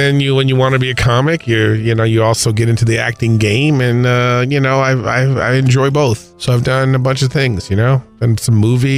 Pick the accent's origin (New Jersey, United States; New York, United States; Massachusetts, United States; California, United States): California, United States; Los Angeles; I'm originally from Los Angeles.